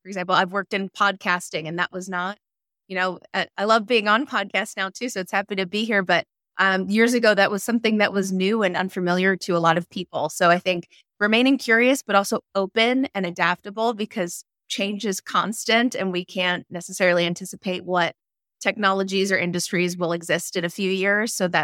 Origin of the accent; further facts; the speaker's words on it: New Jersey, United States; now in Los Angeles, United States; I don't live where I grew up. I grew up in Jersey